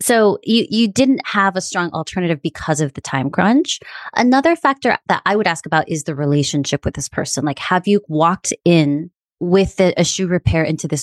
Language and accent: English; United States; So I'm Korean American. When I walk into a shop and I see they're Korean, I immediately speak in Korean